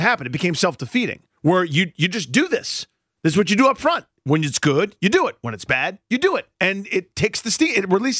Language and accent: English; Chevy Chase, Maryland, United States; Growing up in Chevy Chase, I remember Sundays when the entire DMV came together in support.